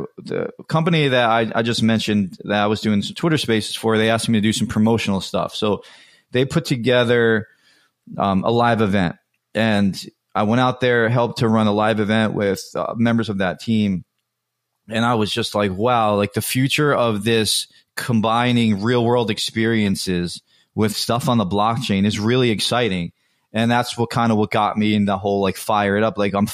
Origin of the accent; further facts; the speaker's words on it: New York, United States; growing up in the New York area, having access to things that other people couldn't get access